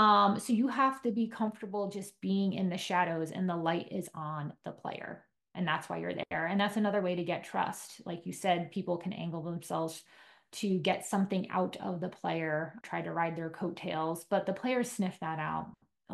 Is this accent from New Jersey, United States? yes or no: yes; New Jersey, United States; I grew up in New Jersey